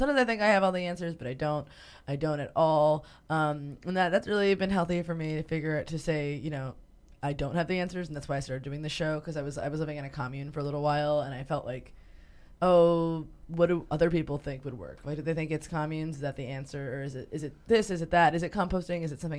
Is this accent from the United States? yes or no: yes; Brooklyn, New York, United States; Yeah, I grew up in Brooklyn, you know.